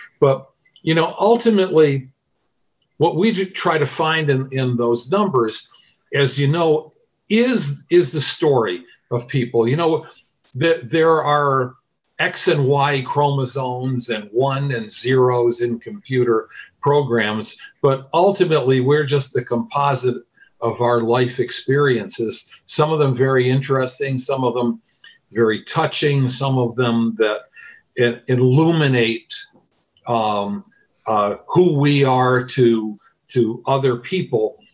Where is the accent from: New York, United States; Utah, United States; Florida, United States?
New York, United States; That of the 50 states, and we're from New York, right?